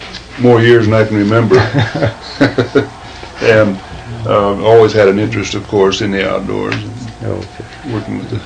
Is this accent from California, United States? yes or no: no; Enterprise, Oregon, United States; born there; now in La Grande, United States; I reside at 1203 L Avenue in La Grande, Oregon. I was born in Enterprise, Oregon, 1916, and I've spent considerable time in the mountains and in the area, and most of Oregon.